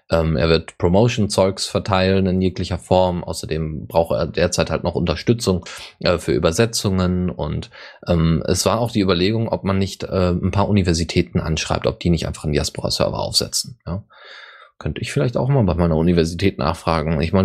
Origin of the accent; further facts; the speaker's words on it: Bavaria, Germany; Das ist ja bei uns in Bayern, ist das auch so.